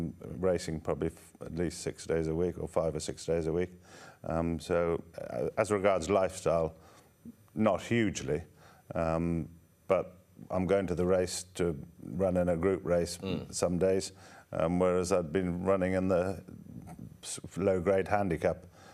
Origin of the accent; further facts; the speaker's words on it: Ireland; now in United Kingdom; when I came over from Ireland in 1983